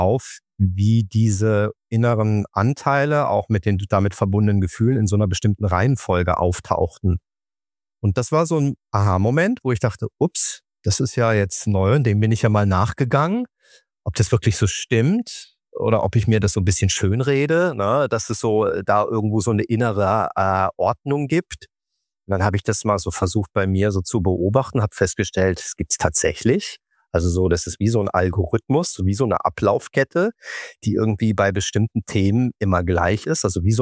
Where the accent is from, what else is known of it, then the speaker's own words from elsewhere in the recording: Karlsruhe, Baden-Württemberg, Germany; Ich bin hier in Karlsruhe groß geworden und ansässig.